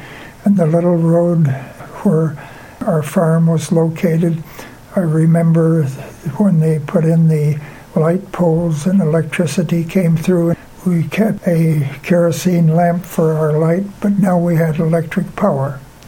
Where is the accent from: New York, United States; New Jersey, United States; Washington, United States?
Washington, United States; Well, I was born on a farm near Stanwood, Washington, a little town about 50 miles north of Seattle.